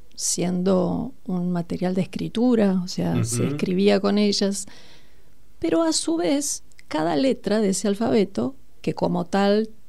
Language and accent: Spanish; Brazil; Spanish is a second language; now in Argentina; No sé si acá en la Argentina existió, porque dado que soy de Brasil, hay cosas que son afines y otras no tanto.